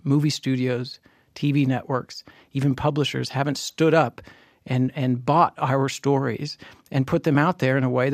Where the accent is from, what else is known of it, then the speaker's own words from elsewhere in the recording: Southern United States, United States; that common language is something I learned over the dinner table growing up in the South with a bunch of great storytellers